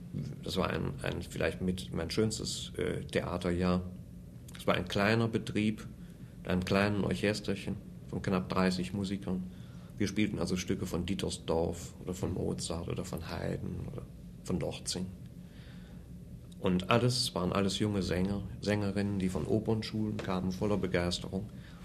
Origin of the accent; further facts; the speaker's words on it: Wuppertal, North Rhine-Westphalia, Germany; born there; in Elberfeld, in Wuppertal heißt es heute. Wo ich geboren bin.